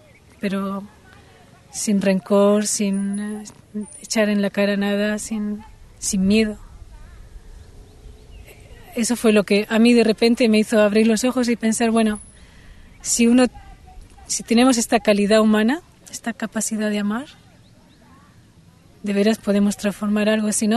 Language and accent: Spanish; Spain; born there; nací en España y, bueno, soy ciudadana del mundo.